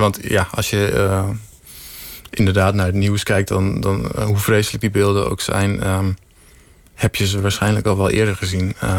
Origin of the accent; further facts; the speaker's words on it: Genemuiden, Overijssel, Netherlands; ik kom inderdaad uit Genemuiden. En dat is, dat is wel een streng gelovig stadje.